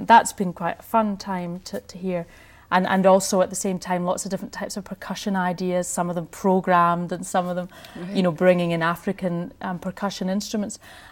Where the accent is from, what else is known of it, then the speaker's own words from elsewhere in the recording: Scotland, United Kingdom; I grew up in Scotland, so there was Scottish music around if you were interested in it. Although, you know, I grew up in the 60s and 70s.